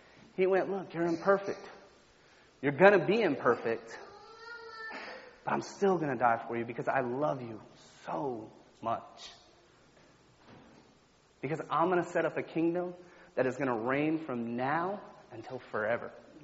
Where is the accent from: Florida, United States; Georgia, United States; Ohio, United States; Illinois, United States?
Florida, United States; Sanford; now in Deltona, United States; I love Sanford. I was born and raised in Sanford. But I live in Deltona. I've been over there for 10 years.